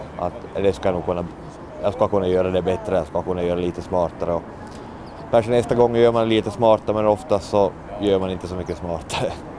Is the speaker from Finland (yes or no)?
yes; Finland; now in Thailand; Jag är finländare som bor i Thailand